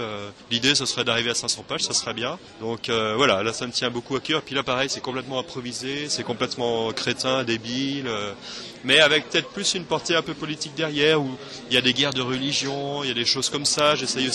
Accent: Nantes, Pays de la Loire, France; Bah moi je suis nantais

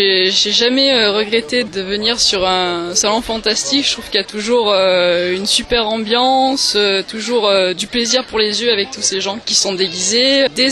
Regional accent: Marseille, Provence-Alpes-Côte d'Azur, France; même si je viens de loin puisque je viens de Marseille

